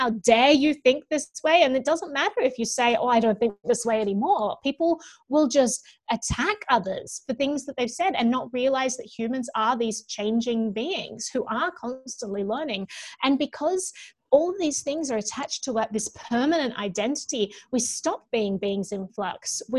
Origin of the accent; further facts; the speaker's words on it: Australia; and this has been my experience just growing up in Australia.